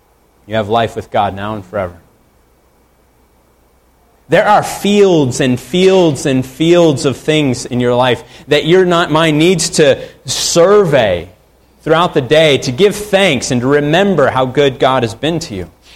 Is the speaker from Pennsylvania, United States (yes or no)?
no; Arizona, United States; I grew up in Arizona. Everything is brown out there.